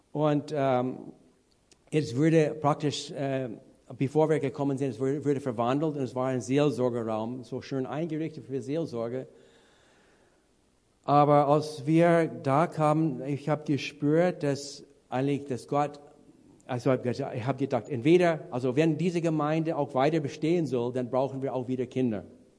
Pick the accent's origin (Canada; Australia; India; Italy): Canada; German is a second language; ich bin, wie man schon heraushört, ich bin Kanadier